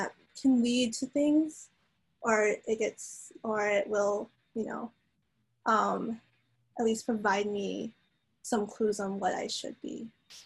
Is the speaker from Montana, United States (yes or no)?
no; Florida, United States; also born or lived in New Mexico / Wisconsin; now in Lincoln, United States; I am from Florida, born and raised, and my family still lives there, but they had immigrated from China shortly before I was born.